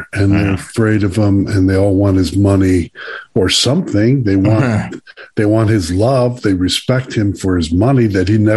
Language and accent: English; United States; I'm like, Señor, you have no rights. I'm an American.